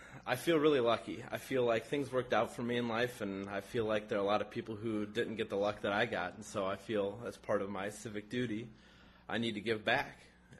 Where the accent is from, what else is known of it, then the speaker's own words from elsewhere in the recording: Plainfield, Illinois, United States; also born or lived in Oklahoma; Well, I went to high school down in Plainfield and went to college in Oklahoma at Oklahoma Wesleyan University. Then I came back to Oswego and worked for a couple years